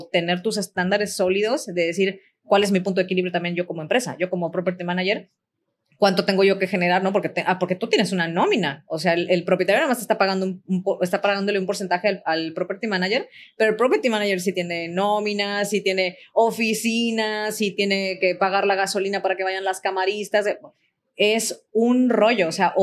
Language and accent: Spanish; Michoacán, Mexico; yo venía justamente de trabajar en la industria del hospedaje en hoteles en Michoacán, de donde soy originaria